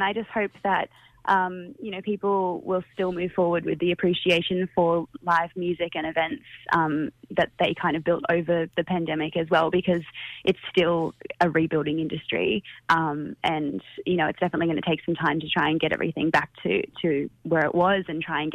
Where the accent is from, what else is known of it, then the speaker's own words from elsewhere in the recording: Mullumbimby, New South Wales, Australia; now in Gold Coast, Australia; My mob is from the Kulin Nation, but I spent most of my time growing up on Bundjalung country in Mullumbimby and now live on Yugambeh country on the Gold Coast, so kind of been around a little bit